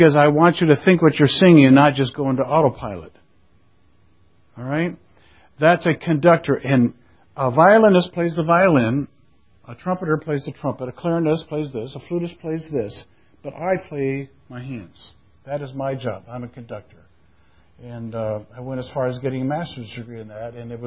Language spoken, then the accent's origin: English; Flint, Michigan, United States; When I was in high school and growing up in Flint, Michigan